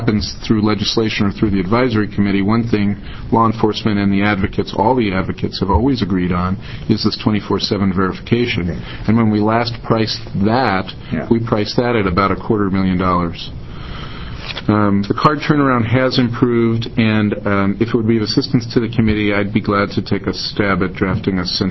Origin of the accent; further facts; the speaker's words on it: New York, United States; born there; I was born in New York, so I can talk really fast.